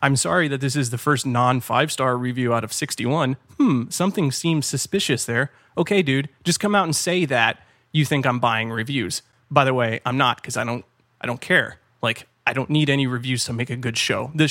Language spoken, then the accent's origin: English; California, United States; I'm from California. I'm a little more laid back.